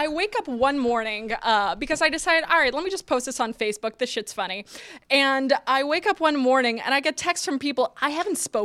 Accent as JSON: {"language": "English", "region": "New Jersey", "country": "United States", "tie": "born or raised there", "accent": "Polish", "said": "Yeah, but if you're hearing an accent, it's Polish."}